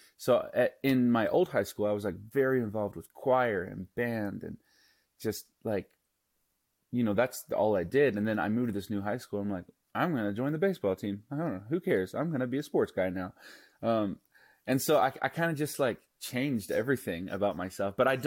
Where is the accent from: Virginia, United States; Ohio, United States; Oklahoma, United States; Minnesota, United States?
Oklahoma, United States; Tulsa; But when I was 15, I was raised in Tulsa, Oklahoma, and I was kind of on a farm in the suburbs.